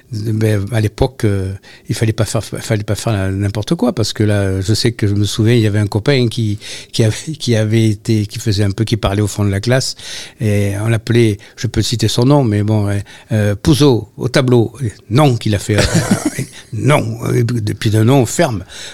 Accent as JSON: {"language": "French", "town": "Argentat", "region": "Nouvelle-Aquitaine", "country": "France", "tie": "born or raised there", "said": "toute mon enfance était au Bastier pendant une dizaine d'années."}